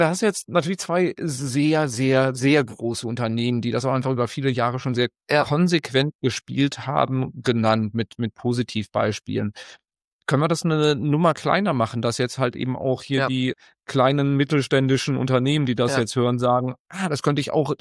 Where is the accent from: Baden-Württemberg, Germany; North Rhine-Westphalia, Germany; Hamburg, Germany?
North Rhine-Westphalia, Germany; ich komme ja aus dem Sauerland